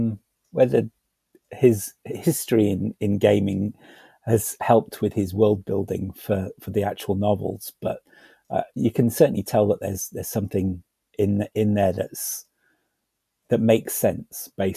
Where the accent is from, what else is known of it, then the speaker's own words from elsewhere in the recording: United Kingdom; I find, especially when it comes to being British like that, the moment you're under a stressful situation, you kind of resort to humor as a way to react to it.